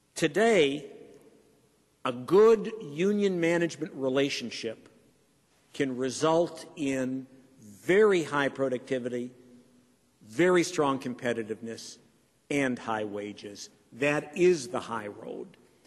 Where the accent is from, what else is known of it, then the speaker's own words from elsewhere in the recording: Detroit, Michigan, United States; I'm from Detroit, so I have a certain remembrance of cold winters.